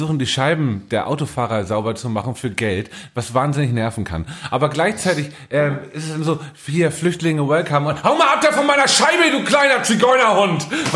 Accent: Northern Germany, Germany; Ich bin auch Norddeutscher

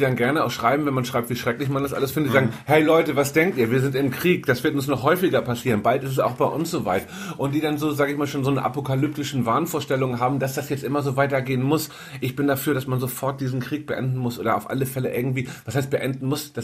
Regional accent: Northern Germany, Germany; Ich bin ja Norddeutscher. Ich bin ja förmlich auf ein Krabbenbrötchen gezeugt worden.

